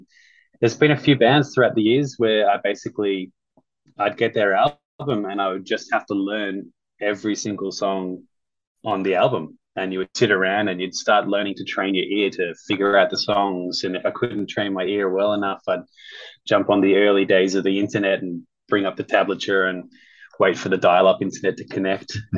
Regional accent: Sydney, New South Wales, Australia; as a young, you know, musician growing up in Sydney.

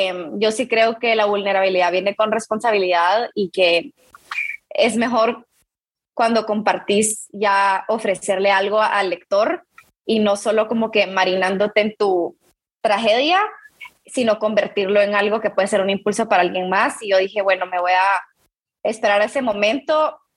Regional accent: Guatemala; yo soy de Guate

